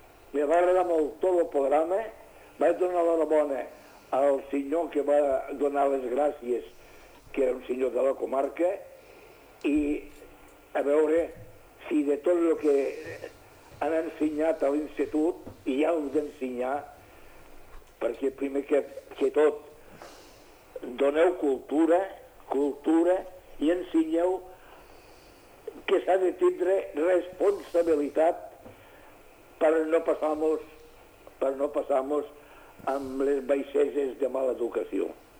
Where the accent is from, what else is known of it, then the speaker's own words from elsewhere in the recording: Catalonia, Spain; com a catalans hem de fer acte de presència, ens hem de plantar i hem de dir som aquí perquè som catalans.